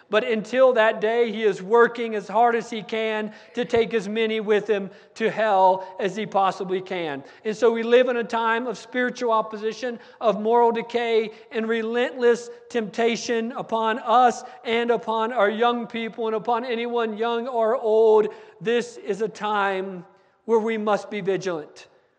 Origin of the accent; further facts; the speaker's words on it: United States; I grew up on the Navajo Indian Reservation. The Navajo Indians and their Navajo culture have a lot of things that they do.